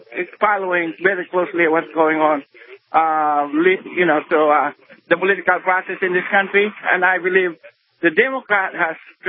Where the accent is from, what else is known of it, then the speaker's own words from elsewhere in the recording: New Jersey, United States; I'm from New Jersey, okay?